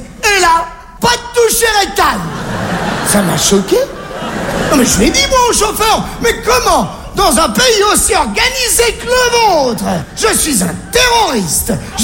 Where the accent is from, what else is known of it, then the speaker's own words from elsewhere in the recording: Algeria; born there; Je suis né en Algérie. Mais qu'est-ce qui m'a pris à moi de naître en Algérie?